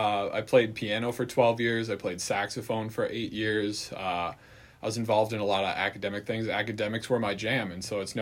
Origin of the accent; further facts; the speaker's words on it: Green Bay, Wisconsin, United States; I grew up just outside of Green Bay in enemy territory. I went to a little high school called Pulaski.